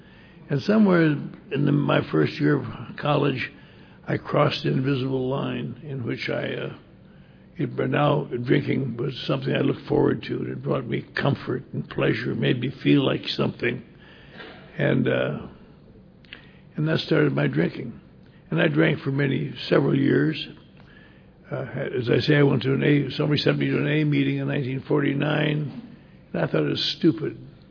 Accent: Wisconsin, United States; But I grew up in Wisconsin, and I was a bright little boy raised in a good church

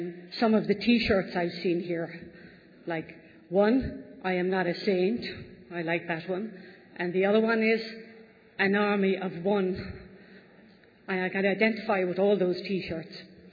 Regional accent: Ireland; I'm Irish, as you can imagine or can figure out. I've been told to speak very slowly. That's by my American friends who said they won't understand you.

